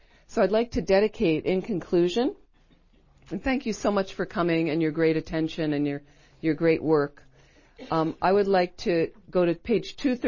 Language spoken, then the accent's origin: English; United States; And I used to joke with a friend, because I'm so American